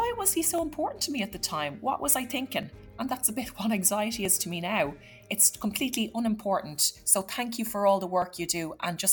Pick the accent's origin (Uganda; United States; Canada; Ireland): Ireland; and I'm from Ireland.